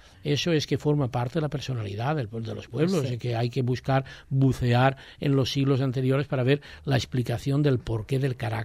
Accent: Murla, Valencian Community, Spain; mi pueblo Murla, en la provincia de Alicante, es un pueblo que tuvo un pasado importante en el siglo XVI, en el siglo, el único pueblo, la única localidad en aquella comarca, que es la Marina, que tenía cristianos viejos

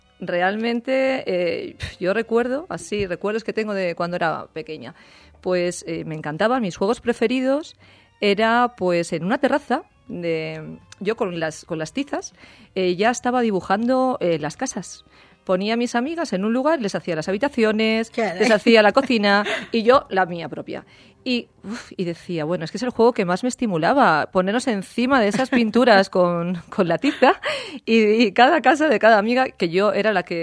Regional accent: Requena, Valencian Community, Spain; yo soy de Requena, que es un pueblecito que está, bueno, pueblecito ahora es muy grande, ya tiene muchos habitantes ya, sí que es verdad. Está pues como a 67 kilómetros de Valencia y dirección hacia Madrid.

